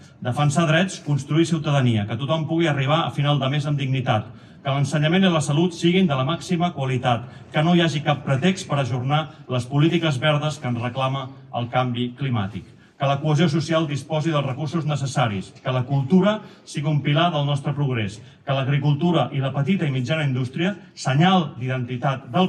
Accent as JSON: {"language": "Catalan", "region": "Catalonia", "country": "Spain", "said": "Com a catalans, com a ciutadans del món"}